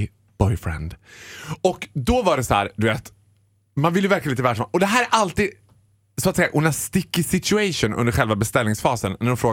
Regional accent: Borlänge, Dalarna County, Sweden; du vet, jag är från Borlänge.

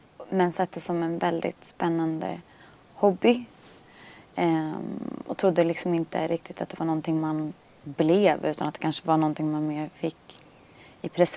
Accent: Stockholm, Stockholm County, Sweden; Jag växte upp i Torsplan.

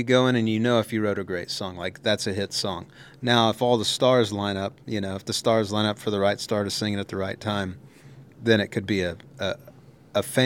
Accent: Texas, United States; And growing up in Texas, I'm like, I freaking won Songwriter of the Year with Wade and Heather.

